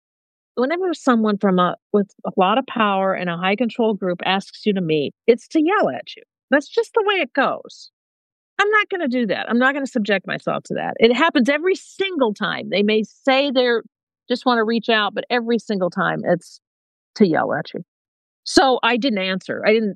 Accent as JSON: {"language": "English", "region": "Michigan", "country": "United States", "said": "I'm from Michigan. They're from Ohio."}